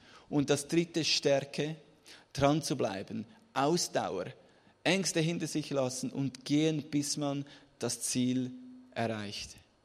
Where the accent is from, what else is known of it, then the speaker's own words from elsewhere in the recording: Switzerland; Ich komme, ihr hört es, aus der Schweiz.